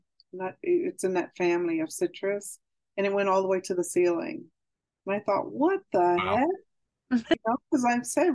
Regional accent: Montclair, New Jersey, United States; born there; so I mentioned earlier where the first place I had lived, where I was born in Montclair, New Jersey.

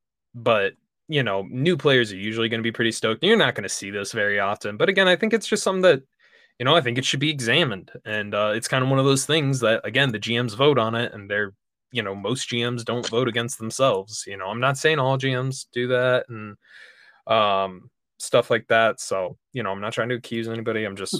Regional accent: Minnesota, United States; Yeah, I'm Minnesotan. So that's just how I am, man.

